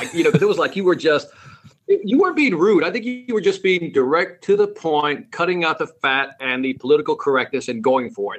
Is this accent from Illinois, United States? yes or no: yes; Chicago, Illinois, United States; But I was born and raised in Chicago. And so we grew up on the northwest side near the Humboldt Park and Cabrini Green area.